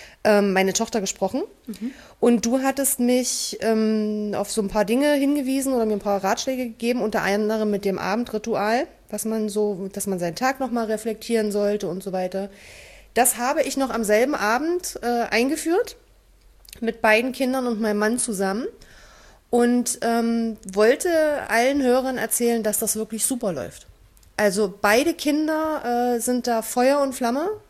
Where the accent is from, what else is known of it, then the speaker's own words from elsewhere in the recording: Bad Düben, Saxony, Germany; Meine Heimatstadt Bad Düben in Sachsen hat offiziell 8.450 Einwohner.